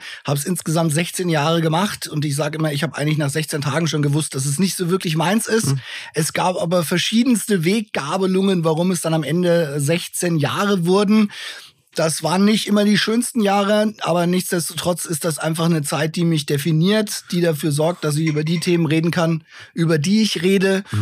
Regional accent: Nuremberg, Bavaria, Germany; als Nürnberger

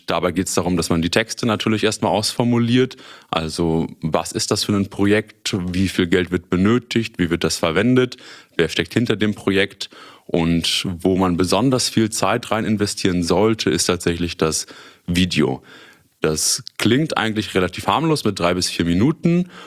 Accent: Münster, North Rhine-Westphalia, Germany; ich bin 27 Jahre alt, komme gebürtig aus Münster, habe hier auch damals Abitur gemacht und bin dann nach meiner Schule nach Osnabrück für das Studium gegangen

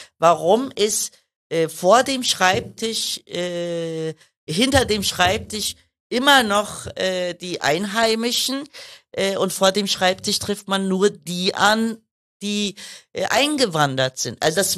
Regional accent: Germany; Ich meine, Deutschland ist meine Heimat

